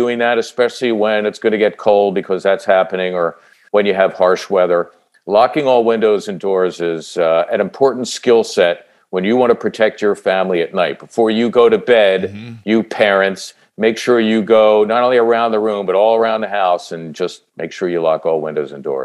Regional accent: Philadelphia, Pennsylvania, United States; as a kid growing up in Northeast Philly, who rooted for the Sixers from the time that I was 8 or 9 years old

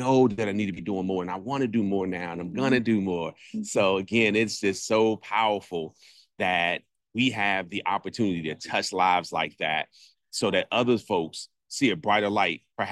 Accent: Maryland, United States; She's from Seattle, Washington. We're from the Maryland area.

